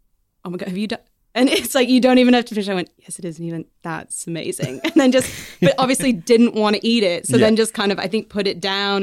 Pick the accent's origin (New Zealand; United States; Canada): Canada; because I'm Canadian and there's no Thanksgiving here, but I've cooked Canadian Thanksgiving the last couple of years for friends of mine.